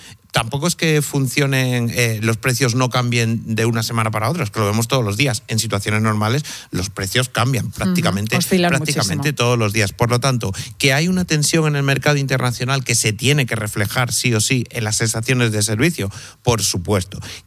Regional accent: Cáceres, Extremadura, Spain; o yo soy de Cáceres, y te vas a Cáceres

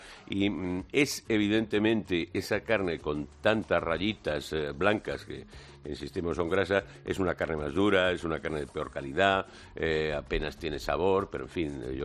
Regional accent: Barcelona, Catalonia, Spain; Yo soy muy de la Barceloneta.

